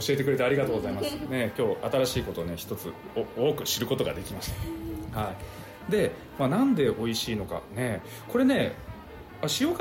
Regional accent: Nagasaki, Japan; 私あの島原半島の方出身なんで

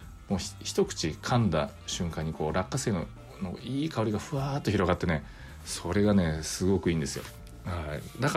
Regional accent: Nagasaki, Japan; 私がね、まあ、の出身がね長崎県の島原半島の方なんですけど

